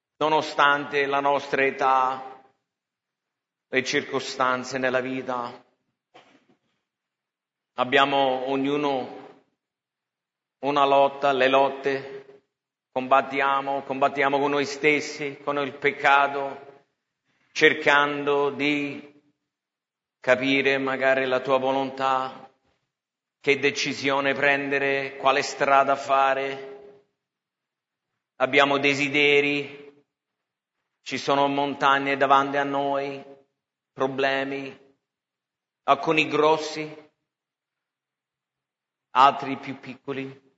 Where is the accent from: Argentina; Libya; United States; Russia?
United States; Italian is a second language; now in Italy; sono nate due femmine a Roma, per noi americani un po' viziati non è andata molto bene